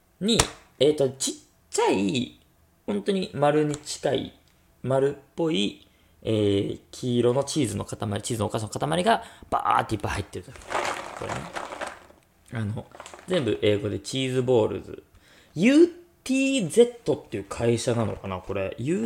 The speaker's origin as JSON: {"language": "Japanese", "town": "Fussa", "region": "Tokyo", "country": "Japan", "tie": "born or raised there", "said": "俺の地元、福生っていうところは、米軍基地があるんですよ。横田基地っていう。"}